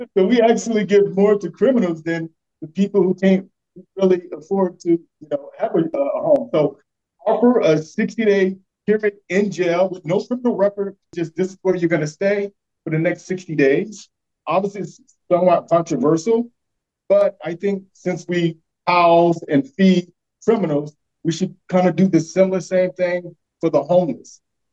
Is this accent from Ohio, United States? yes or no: no; North Carolina, United States; moved away as an adult; now in California, United States; First off, I'm from North Carolina originally. I actually moved to California in 2001.